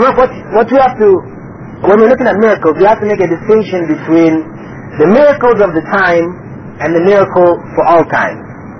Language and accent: English; United States; I'm from America.